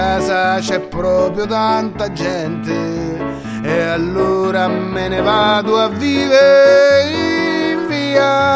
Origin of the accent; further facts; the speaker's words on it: Rome, Lazio, Italy; signori, so romano, d'armeno 7 generazioni.